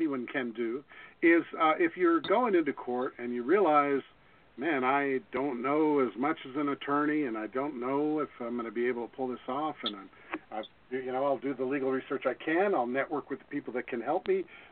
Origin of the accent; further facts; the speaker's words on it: the South, United States; I'm from the South, and our family was, my father was a minister, and we were taught prejudice is wrong.